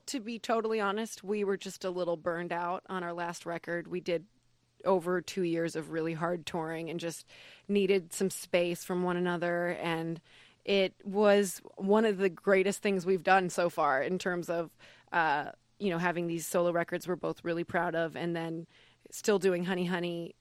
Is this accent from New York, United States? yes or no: no; Cleveland, Ohio, United States; I grew up in Cleveland, Ohio, a suburb.